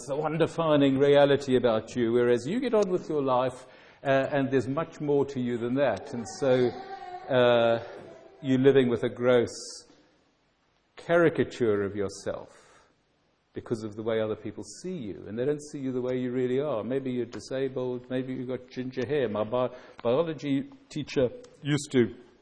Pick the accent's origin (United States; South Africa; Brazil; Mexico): South Africa; now in Ireland; I forfeited my South African citizenship when I became Irish. It contains my South African driver's license, which is no longer even valid in South Africa.